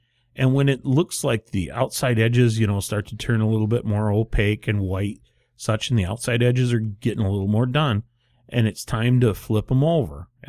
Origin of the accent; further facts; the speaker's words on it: Michigan, United States; since we are from the Great Lakes State